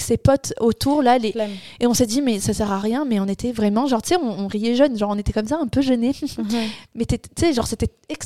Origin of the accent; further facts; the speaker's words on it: Paris, Île-de-France, France; On vient de Paris, on est très ouvert d'esprit.